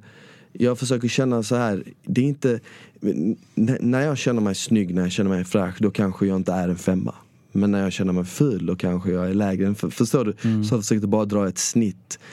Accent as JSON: {"language": "Swedish", "town": "Malmö", "region": "Skåne", "country": "Sweden", "tie": "born or raised there", "said": "Och sen så växte jag upp i Rosengård i Ramelsväg."}